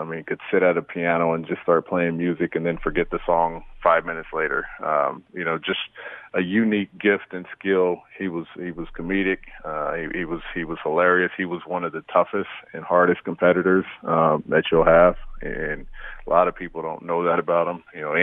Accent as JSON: {"language": "English", "town": "San Jose", "region": "California", "country": "United States", "tie": "born or raised there", "said": "Mark Spears and I, we grew up in San Jose."}